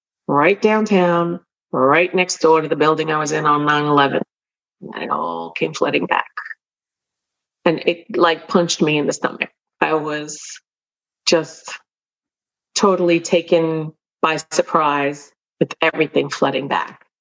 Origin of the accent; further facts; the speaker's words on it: New York, United States; And I noticed that I was meeting people's eyes in the street, which I don't usually do as a New Yorker.